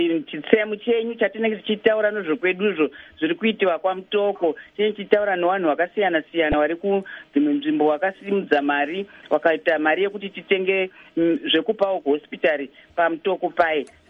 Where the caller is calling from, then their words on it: Alberta, Canada; I'm phoning from Alberta, Canada.